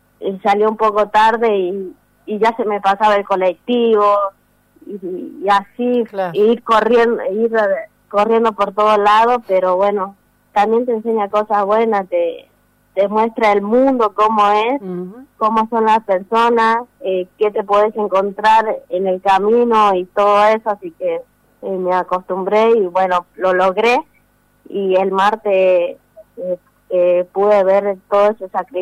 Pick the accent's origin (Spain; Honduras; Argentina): Argentina; Embarcación, Salta; yo soy del barrio Matadero, vivo cerca de la ruta 34